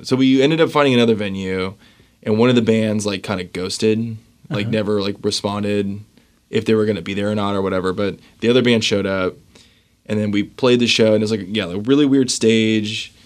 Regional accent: California, United States; now in Washington, United States; But so I grew up in Orange County, SoCal.

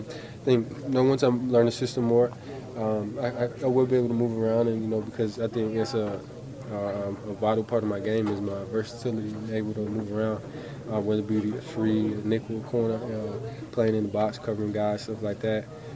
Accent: New Jersey, United States; I grew up in New Jersey, so there's definitely a lot of Steelers fans there.

